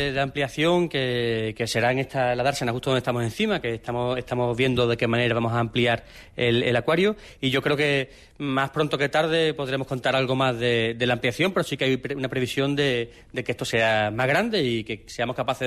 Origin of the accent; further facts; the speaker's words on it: Cádiz, Andalusia, Spain; Y bueno, yo sí, efectivamente, soy de Cádiz